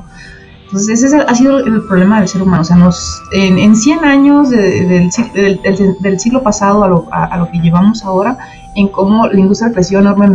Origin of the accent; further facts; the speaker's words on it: Sinaloa, Mexico; De hecho, yo soy de Sinaloa y hay una región que le dicen el Valle de la Muerte, cerca ahí de Ahome Mochis, que está cerca de Sonora.